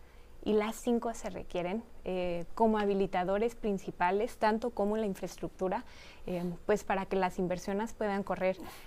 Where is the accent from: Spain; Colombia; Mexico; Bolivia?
Mexico; Pero de que lo estamos asumiendo como mexicanos, lo estamos asumiendo.